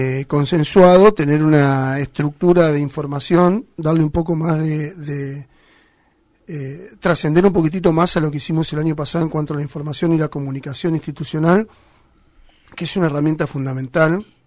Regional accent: Pinamar, Buenos Aires Province, Argentina; habemos muchos chicos nacidos y criados en Pinamar, que tenemos una identidad que está innata en nosotros, que es inherente a nuestra construcción como sujetos dentro de esta comunidad que crecimos, que es la identidad del lugar

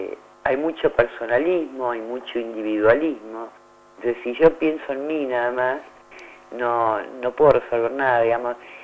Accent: Pinamar, Buenos Aires Province, Argentina; yo soy nacida además en Pinamar. Bueno, en realidad nací en Madariaga porque no había lugar donde nacer acá. Además éramos partido de General Madariaga y nosotros éramos Balneario Pinamar

